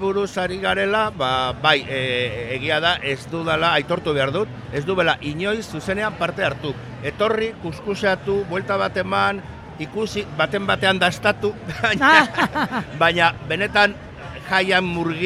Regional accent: Basque Country, Spain; esan duzu bertokoa naizela. Eta egia da, ze txikitan Azurrutian bizi izan nintzen

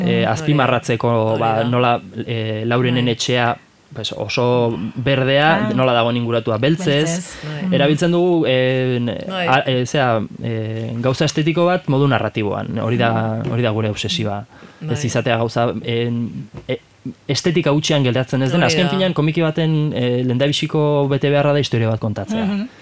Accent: Irun, Basque Country, Spain; Ni irundarra naiz

